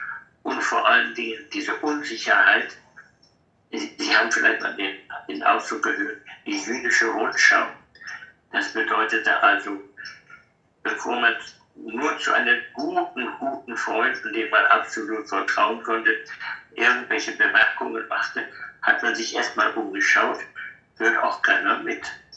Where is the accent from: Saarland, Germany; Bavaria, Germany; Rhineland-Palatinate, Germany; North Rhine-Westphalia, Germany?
North Rhine-Westphalia, Germany; Essen; 1926, also bin 98 jetzt, geboren in Essen. Meine ganze Jugend verlebt